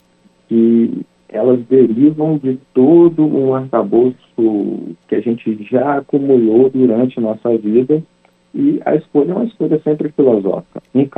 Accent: Minas Gerais, Brazil; also born or lived in Rio de Janeiro; porque eu era magistrado em Mato Grosso, mas eu sou de Minas Gerais, então já são três locais diferentes para conciliar. E ainda morei muito tempo no Rio de Janeiro também

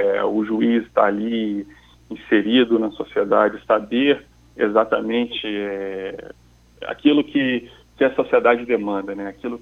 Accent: Rio de Janeiro, Brazil; Eu sou da cidade do Rio de Janeiro, sou natural do Rio de Janeiro, estudei na capital do Rio, sou formado e criado na capital

